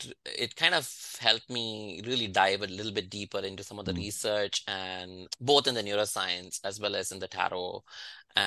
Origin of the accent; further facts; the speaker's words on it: India; So I grew up in India, but we didn't do any tarot.